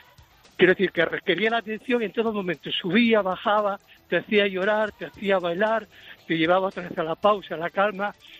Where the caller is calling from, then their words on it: Asturias, Spain; soy yo, de Asturias